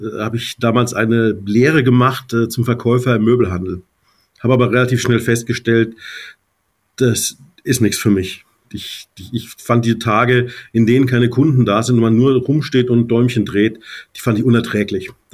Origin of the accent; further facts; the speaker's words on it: Schweinfurt, Bavaria, Germany; Ja, also ich stamme aus Unterfranken. Bin auch überzeugter Bayer und Franke.